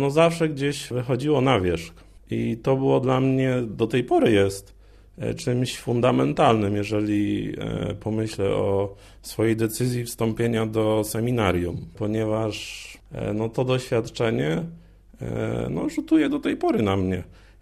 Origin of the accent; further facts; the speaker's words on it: Ostrów Wielkopolski, Greater Poland Voivodeship, Poland; pochodzę z Ostrowa Wielkopolskiego, a więc z południowej Wielkopolski. Jestem spoza diecezji, czy nawet spoza województwa.